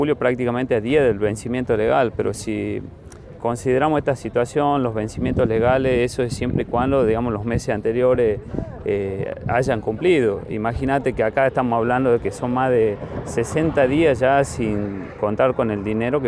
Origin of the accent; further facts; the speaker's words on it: Tucumán, Argentina; somos tucumanos